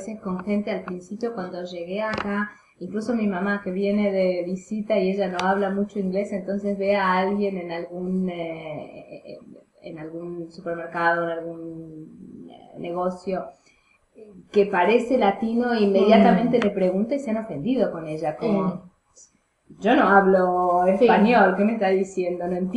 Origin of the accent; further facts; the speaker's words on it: Argentina; now in United States; argentina, mi marido es de Israel, tiene una mezcla bastante grande